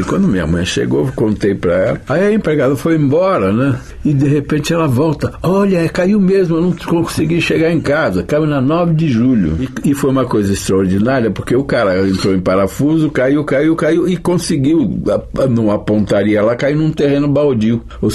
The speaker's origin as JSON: {"language": "Portuguese", "region": "São Paulo", "country": "Brazil", "tie": "born there", "said": "Nasci em São Paulo, nasci nas Perdizes, né? Meu pai e minha mãe tinham uma farmácia na Cardoso de Almeida, que existe até hoje, chama Farmácia Butantan."}